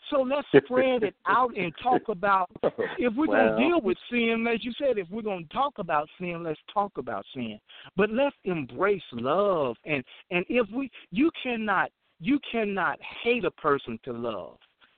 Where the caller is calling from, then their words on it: Little Rock, Arkansas, United States; I'm calling from Little Rock, Arkansas.